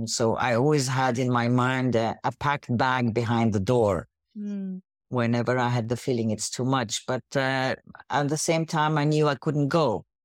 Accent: Lebanon; born or raised there; also born or lived in Baghdad, Iraq / Austria / Egypt / United Arab Emirates

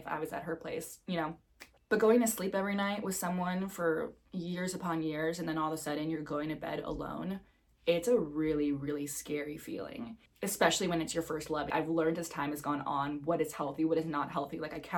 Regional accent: New York City, New York, United States; moved away; My hometown was New York City, but I think with any hometown, it's time to go somewhere else and spread my wings and fly.

